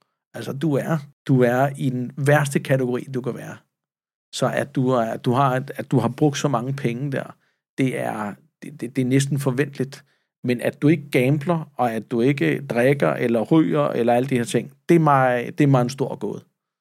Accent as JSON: {"language": "Danish", "town": "Søvang", "region": "Capital Region of Denmark", "country": "Denmark", "tie": "born or raised there", "said": "Jeg voksede op ude i Søvang med nogle meget velhavende naboer i en villa ud til vandet"}